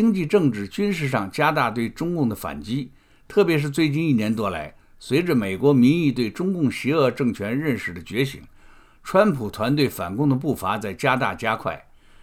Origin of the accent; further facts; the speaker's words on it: China; 对我们中国人以及中国的前途有什么影响呢？